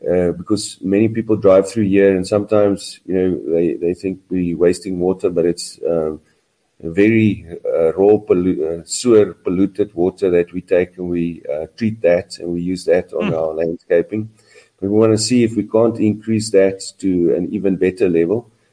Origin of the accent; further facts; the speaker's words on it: South Africa; I'm proud that I'm from South Africa.